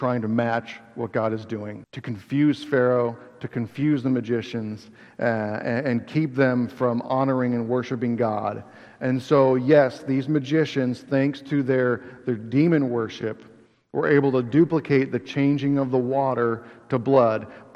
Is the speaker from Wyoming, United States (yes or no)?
no; Jamestown, New York, United States; I grew up in Lakewood, Jamestown, New York, and there was a period of time for whatever reason that all the carp were dying in the Chautauqua Lake